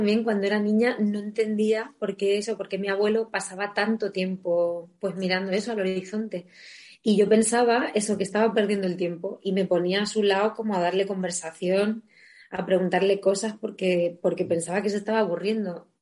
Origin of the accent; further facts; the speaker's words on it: Letur, Castilla-La Mancha, Spain; also born or lived in Albacete; Me considero una mujer de pueblo. Yo soy nacida en Albacete, pero es cierto que todos mis recuerdos y bueno, mi crianza ha sido en Letur, en el pueblo de mi madre, en la Sierra del Segura de Albacete.